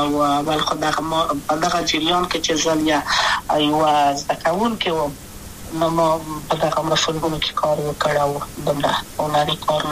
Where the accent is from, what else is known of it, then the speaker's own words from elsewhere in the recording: Kabul, Afghanistan; also born or lived in Wardak; زه خو اصلا د وردګو ولایت یم، د پلار مې د وردګو ولایت ته خلګان سره کې د لید کابل په تخت پل سیمه کې یم او لویا شویم کابل کې